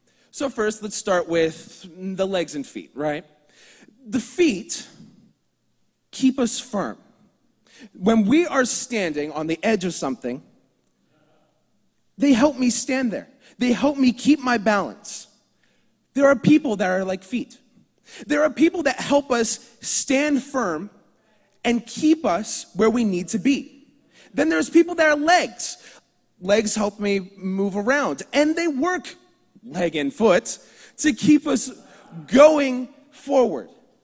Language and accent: English; New Jersey, United States; from Jersey. Yes, I come from New Jersey, and I am proud of it. I love it there. It's great. It's small. Everything's close.